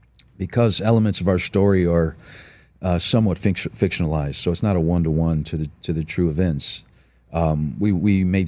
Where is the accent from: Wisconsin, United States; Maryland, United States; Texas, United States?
Texas, United States; Austin; I play a lot of country tunes. I'm from Austin, Texas.